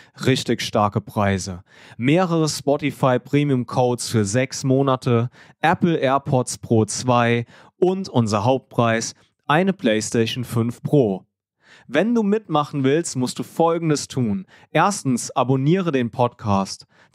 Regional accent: Trier, Rhineland-Palatinate, Germany; also wir sind ja hier in der Nähe von Trier aufgewachsen. Ich habe manchmal so ein kleines Heimweh nach Trier.

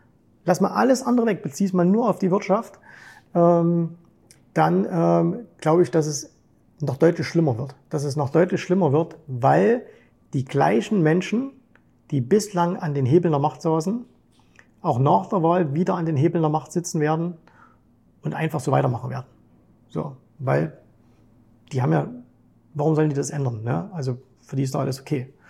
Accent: eastern Germany, Germany; born there; Ich bin 1971 geboren im Osten Deutschlands, in der damaligen DDR.

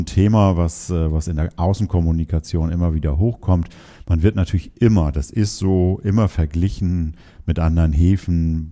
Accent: Hamburg, Germany

